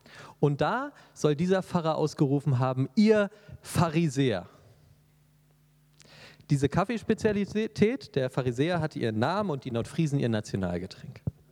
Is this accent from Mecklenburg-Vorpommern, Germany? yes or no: no; Berlin, Germany; now in Dresden, Germany; Ursprünglich komme ich aus Berlin, lebe aber jetzt schon seit 10 Jahren in Dresden.